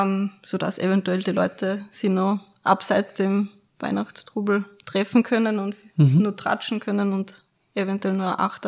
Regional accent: Lower Austria, Austria; Ich bin ja ursprünglich aus dem Waldviertel

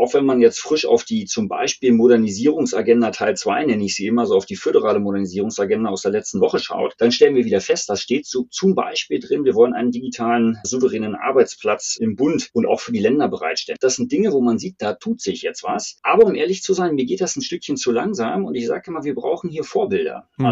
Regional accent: Schleswig-Holstein, Germany; Ich bin Schleswig-Holsteiner.

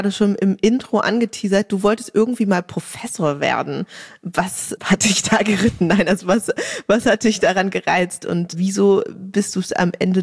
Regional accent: Berlin, Germany; Also ich kann an keiner Currywurst vorbeilaufen, als Berlinerin auch total verständlich.

